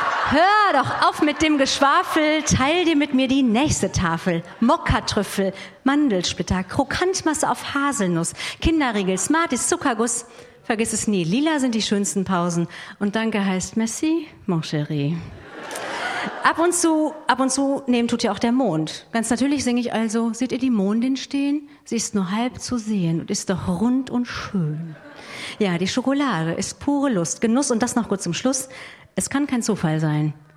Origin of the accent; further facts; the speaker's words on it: Essen, North Rhine-Westphalia, Germany; Ich komme ja auch aus Essen, ne?